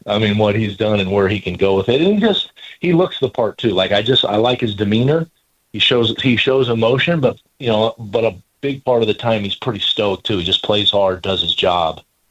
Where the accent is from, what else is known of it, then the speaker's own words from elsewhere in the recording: Kansas City, United States; I was originally from Kansas City